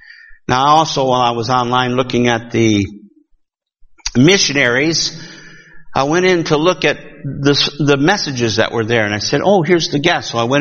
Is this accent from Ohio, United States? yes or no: no; Lansing, Michigan, United States; You know, Brother Green, when I was growing up in Lansing, Michigan, every once in a while, he'd have a night where he said